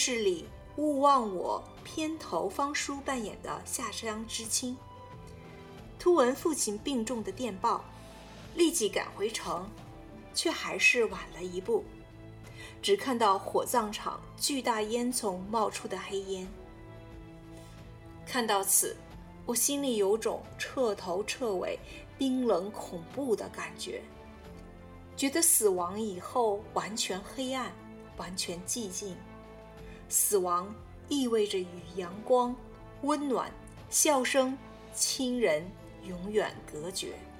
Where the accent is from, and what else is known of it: Beijing, China; born or raised there